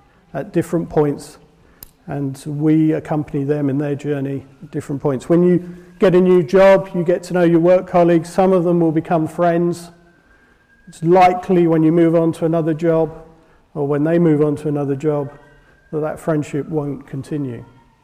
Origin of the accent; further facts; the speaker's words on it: Brazil; get back in contact with friends I grew up in Brazil with.